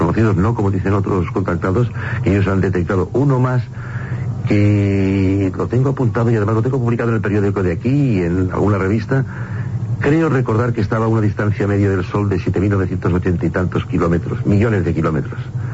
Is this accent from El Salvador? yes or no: no; Equatorial Guinea; now in Spain; Yo estaba en el año 69, me vine a España, de Guinea Ecuatorial